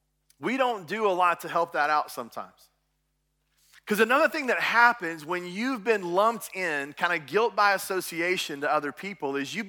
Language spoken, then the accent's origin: English; Dallas, Texas, United States; moved away as an adult; In 2005, we moved to Virginia. My wife and I were raised in Texas our whole life in the Dallas area.